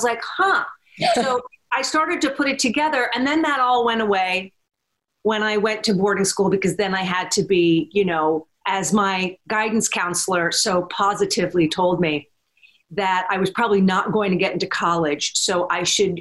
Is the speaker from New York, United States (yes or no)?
yes; Huntington Bay, New York, United States; also born or lived in Montauk; I was born and raised in Huntington Bay and Montauk, Long Island.